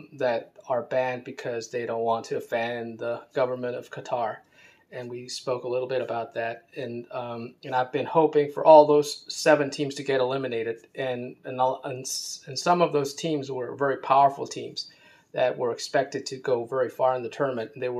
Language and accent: English; United States; Being American, I would support the US and my heart has always been with the England team.